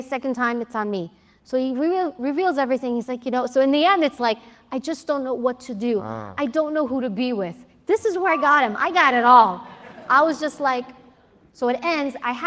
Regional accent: New York, United States; I'm Greek, I'm from New York, forget it.

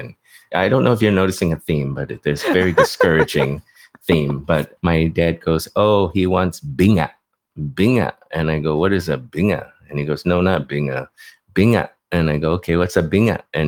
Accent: the South, United States; because at a very young age, growing up in the South, I was one of only like four people.

